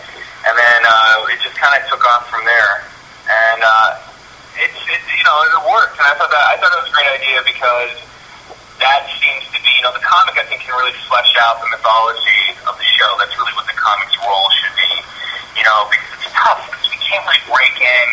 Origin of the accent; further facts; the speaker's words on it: Kansas City, Kansas, United States; Well, I'm in Kansas right now. I grew up in Kansas City, and I'm shooting a short film back here